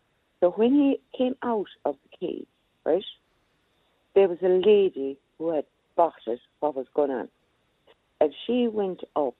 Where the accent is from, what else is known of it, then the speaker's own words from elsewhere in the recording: Munster, Ireland; now in Waterford, Ireland; I'm from Kerry originally, living in Waterford at the moment.